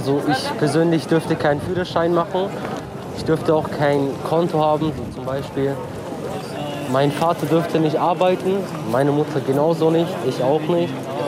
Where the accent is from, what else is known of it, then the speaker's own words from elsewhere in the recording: Iraq; German is a second language; moved away; Aus Irak.